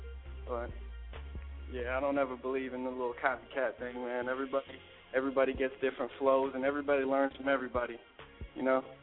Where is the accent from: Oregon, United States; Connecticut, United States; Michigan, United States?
Connecticut, United States; New London; I was born in New London, Connecticut, and I pretty much came back to establish my name with my hometown.